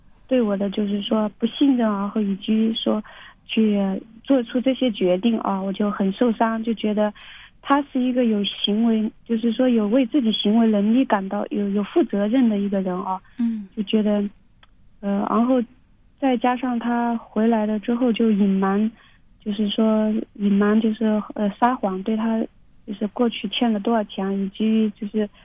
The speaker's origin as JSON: {"language": "Chinese", "region": "Hubei", "country": "China", "said": "就是说我们两个是两个省份的人，我是湖北人，他是陕西人。"}